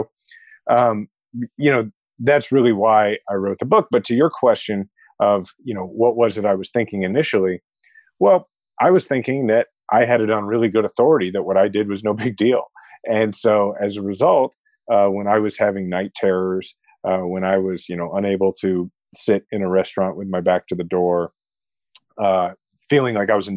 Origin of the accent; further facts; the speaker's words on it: Kansas City, Missouri, United States; was running for mayor of my hometown, Kansas City.